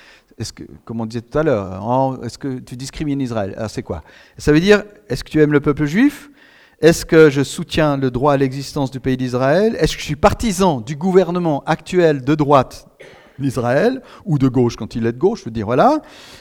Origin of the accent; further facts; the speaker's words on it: Switzerland; now in United States; Si je dis je suis Suisse, ils ne vont rien comprendre.